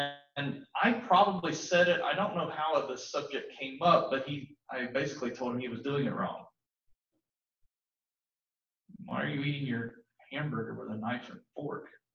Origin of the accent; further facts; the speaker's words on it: Ohio, United States; I grew up in Southern Ohio as an ignorant, culturally isolated hillbilly.